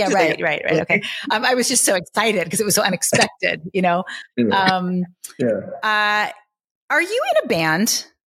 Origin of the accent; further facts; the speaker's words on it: East Coast, Canada; I'm from the East Coast of Canada. So that's the kind of music I grew up with, right?